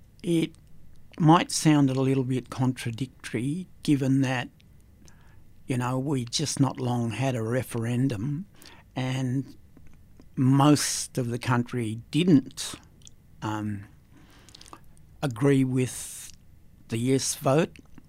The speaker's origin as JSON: {"language": "English", "town": "Wreck Bay", "region": "New South Wales", "country": "Australia", "said": "I'm from Wreck Bay, but my roots actually stem from Cullingutty, the mountain, where my great-grandparents came"}